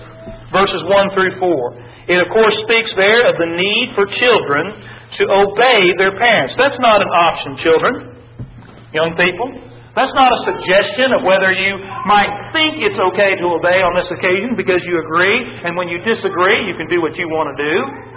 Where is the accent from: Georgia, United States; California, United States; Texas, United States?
Texas, United States; When I grew up in Texas, across the street and down the street